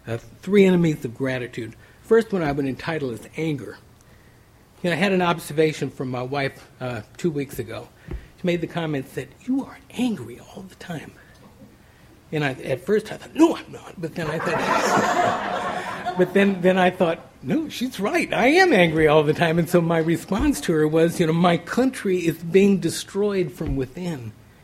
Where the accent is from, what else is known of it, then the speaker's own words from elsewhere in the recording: California, United States; When I was growing up in California, as I was a little boy